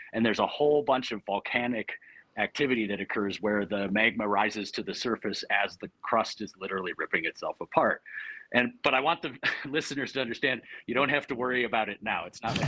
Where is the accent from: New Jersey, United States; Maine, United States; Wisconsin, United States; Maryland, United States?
Wisconsin, United States; Prescott; And like I said, I grew up in Prescott. I used to go up there all the time when I was a kid. And I think it's one of the gems of the upper Midwest.